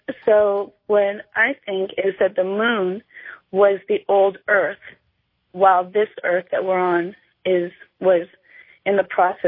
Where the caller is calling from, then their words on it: Oakland, California, United States; I'm calling from Oakland, California.